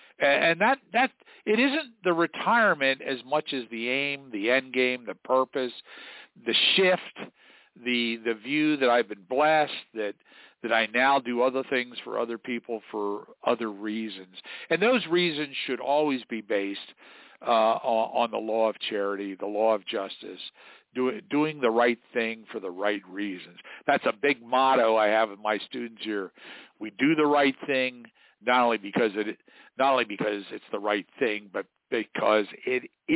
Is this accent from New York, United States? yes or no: yes; New York City, New York, United States; now in Steubenville, United States; I come from New York City to Steubenville, Ohio, to Franciscan University